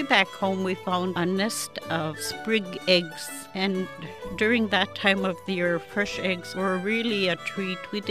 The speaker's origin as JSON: {"language": "English", "town": "White Mountain", "region": "Alaska", "country": "United States", "tie": "born or raised there", "said": "I was born in White Mountain, July 4th, 1940. … I have two older brothers and an older sister still living in White Mountain. White Mountain has always been my home."}